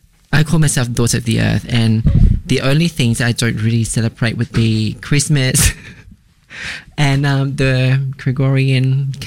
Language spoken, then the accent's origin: English; Vietnam; for me personally, I would travel to the countryside. Just like an hour of motorbi